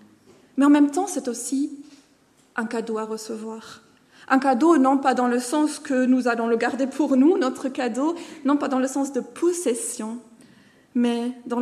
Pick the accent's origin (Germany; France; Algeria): Germany; now in Brussels, Belgium; je viens d'Allemagne. Ça fait 18 ans que je suis en francophonie, dans 12 ans en Belgique. Je suis mariée à Léo, qui vient de Suisse.